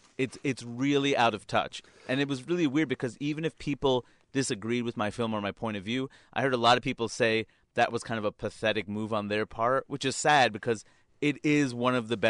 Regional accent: New York City, New York, United States; I grew up in New York City, but even though I had the world in front of me, I was still sheltered.

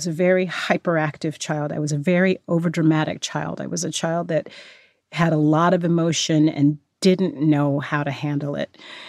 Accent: Fresno, California, United States; It was hard because I was this kid from Fresno, California, who had gotten accepted to Juilliard.

